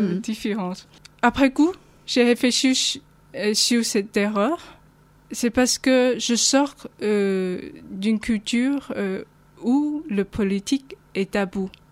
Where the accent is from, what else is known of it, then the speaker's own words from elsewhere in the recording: Beihai, Guangxi, China; first language Beihai dialect; French is a second language; now in France; mieux connaître les langues chinoises, le mandarin, le cantonais, et aussi ma langue maternelle, la langue de Beihai, etc. Je peux vous donner un exemple. C'est dans mes premières années en France